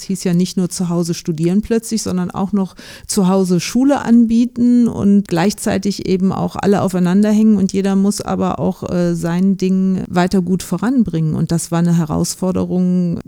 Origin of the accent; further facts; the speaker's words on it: Rhineland, Germany; ich bin auch Österreicherin, aber im Rheinland aufgewachsen und sozialisiert